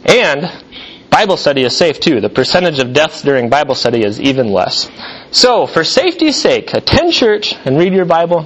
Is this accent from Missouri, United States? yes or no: yes; Missouri, United States; Even though we're from Missouri, we were rooting for the Cowboys